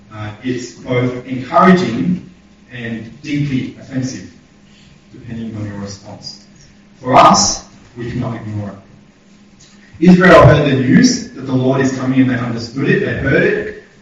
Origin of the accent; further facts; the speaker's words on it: Australia; It's hard to understand as an Australian.